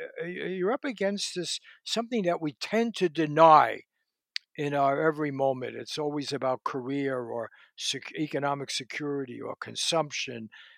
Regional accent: New York, United States; I grew up in New York. It reminded me of big family dinners and everything.

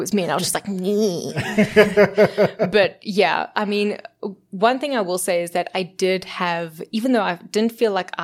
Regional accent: Benoni, Gauteng, South Africa; And I never really felt different from anyone growing up in Benoni.

